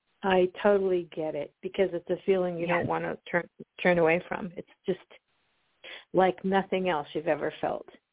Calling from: Oregon, United States; I'm calling from Oregon.

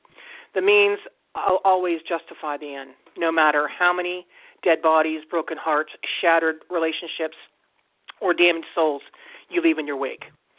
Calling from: Steubenville, Ohio, United States; I'm calling from Ohio.

